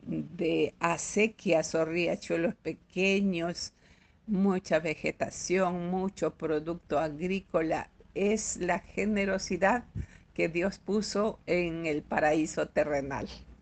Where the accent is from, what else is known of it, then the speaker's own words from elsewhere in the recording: Pelileo, Tungurahua, Ecuador; born there; yo nací en el Cantón Pelileo, provincia del Tungurahua, parte de la serranía ecuatoriana. Un espacio muy hermoso, muy lindo en paisajes